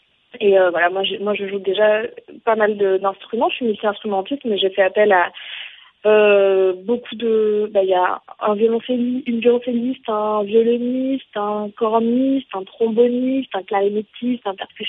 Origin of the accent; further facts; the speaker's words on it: Provence-Alpes-Côte d'Azur, France; moi je suis originaire du Var et je suis retournée dans le conservatoire dans lequel j'ai appris la musique et notamment le piano